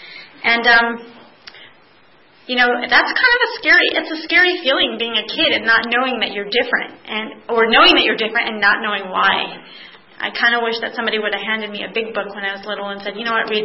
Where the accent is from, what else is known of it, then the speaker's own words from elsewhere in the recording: East Coast, United States; and I'm from the East. We're both from the East Coast